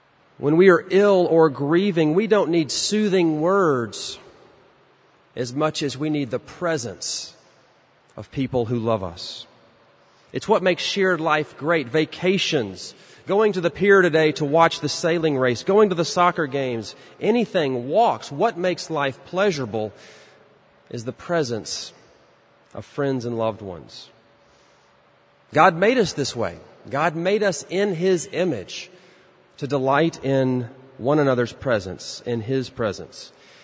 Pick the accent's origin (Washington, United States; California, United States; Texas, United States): Texas, United States; Dallas; she now lives in Dallas, where I'm from. That's where my accent comes from.